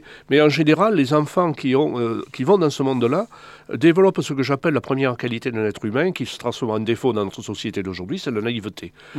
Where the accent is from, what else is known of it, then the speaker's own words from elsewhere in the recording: Tarascon, Provence-Alpes-Côte d'Azur, France; born there; also born or lived in Paris; Ici c'est connu, je suis né à Tarascon.